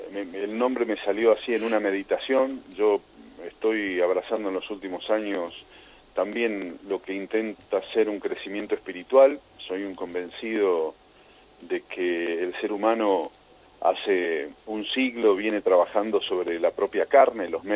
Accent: Sunchales, Santa Fe, Argentina; born there; moved away; después de haber venido de mi provincia natal, que es Santa Fe, de mi ciudad natal, que es Sunchales

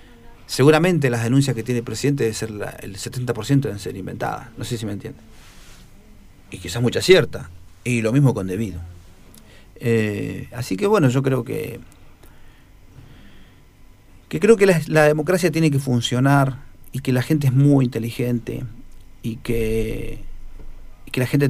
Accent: Neuquén, Argentina; Y todos somos neuquinos.

